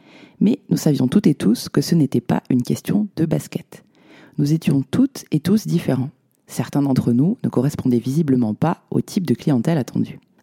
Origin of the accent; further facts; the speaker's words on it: Occitanie, France; Moi, je suis née en Aveyron dans les années 80. J'y ai fait toutes mes études, de la maternelle au lycée, et autant vous dire qu'à l'époque, sur les photos de classe, nous étions tous blancs et issus du même milieu social.